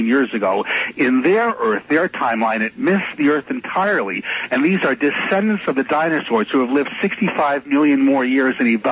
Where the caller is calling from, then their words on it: West Hartford, Connecticut, United States; from West Hartford, Connecticut.